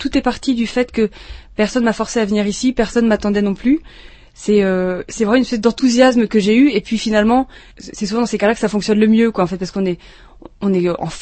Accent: Brittany, France; now in Prague, Czechia; je suis française, je suis bretonne, et je suis arrivée à Prague il y a un petit peu plus de 6 ans, en fait.

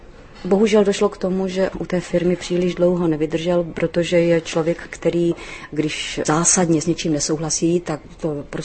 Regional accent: Moravia, Czechia; protože jsem z Moravy, tak já miluju lidové písničky a cymbálovku

